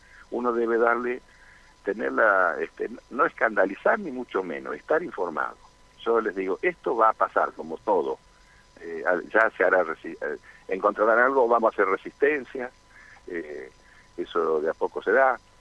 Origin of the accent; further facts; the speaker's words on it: Argentina; Los argentinos somos muy opinólogos, todos opinamos incluso bastante de lo que no sabemos.